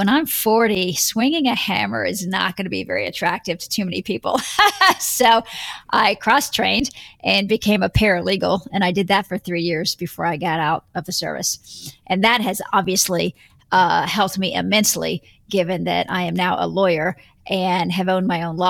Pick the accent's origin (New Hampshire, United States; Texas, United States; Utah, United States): Texas, United States; And I'm from Texas, and I'm an Aries, so I naturally have, you know, just unbridled confidence.